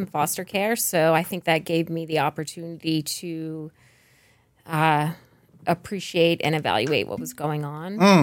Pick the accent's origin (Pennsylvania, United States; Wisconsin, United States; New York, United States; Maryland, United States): Pennsylvania, United States; Yep, just outside of Philly on a little farm in Bucks County.